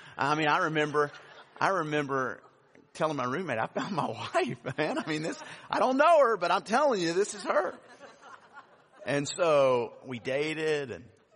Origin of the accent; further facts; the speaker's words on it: Louisiana, United States; my family is from Mississippi. I grew up in Louisiana. I went to school in Arkansas.